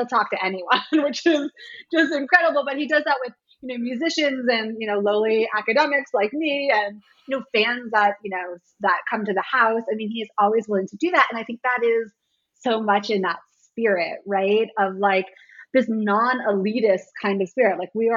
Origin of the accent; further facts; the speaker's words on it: Washington, District of Columbia, United States; I was a little too young for the hardcore scene here in DC. I grew up more on … you know